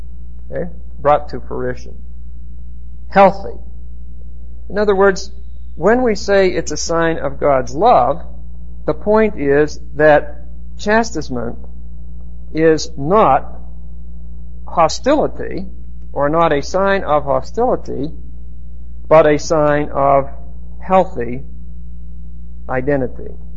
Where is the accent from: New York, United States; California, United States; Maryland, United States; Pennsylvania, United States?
Pennsylvania, United States; I'm from Pennsylvania.